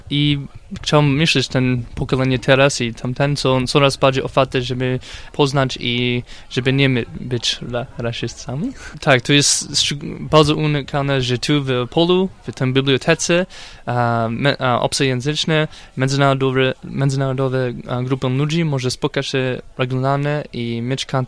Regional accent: Michigan, United States; Polish is a second language; also born or lived in Kraków; now in Opole, Poland; pochodzę ze Stanów Zjednoczonych, ze stanu Michigan.

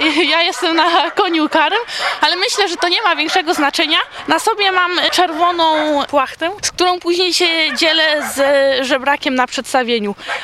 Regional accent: Grabczok, Opole Voivodeship, Poland; jestem z Grabczoka

